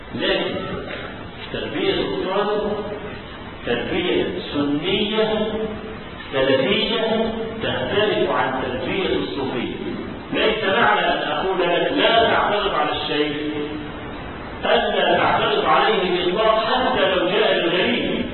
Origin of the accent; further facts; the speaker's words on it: Cairo, Cairo Governorate, Egypt; احنا عندنا في القاهره ميدان اسمه ميدان بلال الشعريه